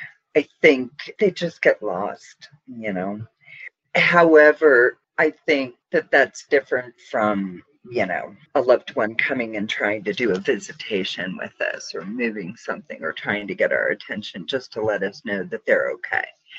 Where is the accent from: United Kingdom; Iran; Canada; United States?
United States; California; now in Columbus, United States; I was raised in the Sierras, not far from that Patterson Gilmore Bigfoot photo.